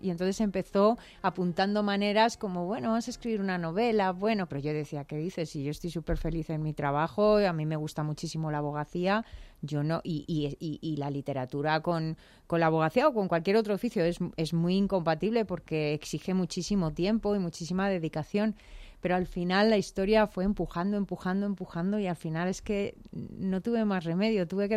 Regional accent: Madrid, Community of Madrid, Spain; he querido hacer un homenaje a mi ciudad, porque yo soy madrileña de alma y corazón, entonces adoro Madrid

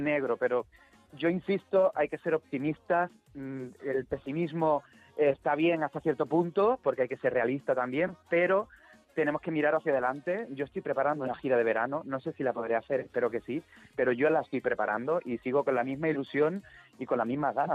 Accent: Chiclana de la Frontera, Andalusia, Spain; now in Madrid, Spain; yo me he criado en Andalucía, aunque vivo en Madrid.

